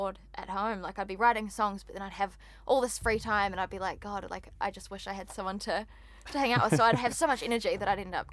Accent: New Zealand; I come from New Zealand

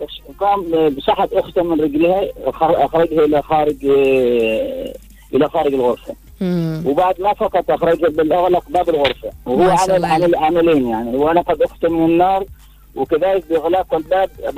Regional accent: Oman; بلادنا عمان الحبيبة

